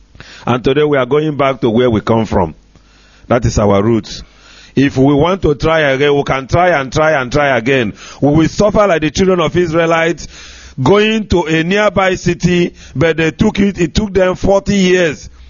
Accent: Umweri, Anambra, Nigeria; now in Vicenza, Italy; I'm from Umweri in Anambra local government, Anambra state.

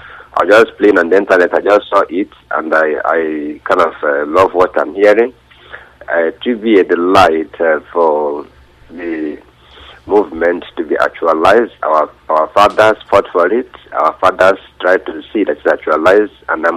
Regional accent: Nigeria; now in England, United Kingdom

